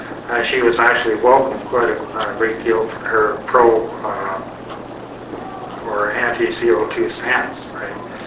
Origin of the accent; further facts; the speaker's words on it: Thompson, Manitoba, Canada; and I live in, my hometown is in Thompson, Manitoba.